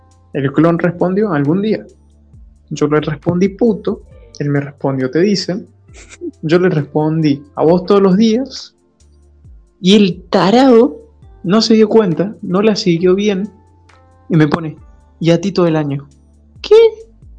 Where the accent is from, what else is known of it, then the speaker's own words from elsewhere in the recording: Córdoba, Argentina; Y yo como cordobés, ¿viste?